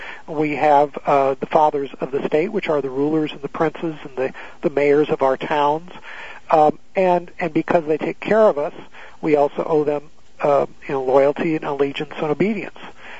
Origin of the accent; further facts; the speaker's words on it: California, United States; I grew up in California, so I know about a lot of those.